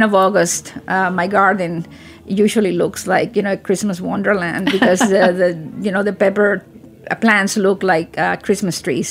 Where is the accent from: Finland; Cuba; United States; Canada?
Cuba; Well, I'm from Latin America, so I'm Cuban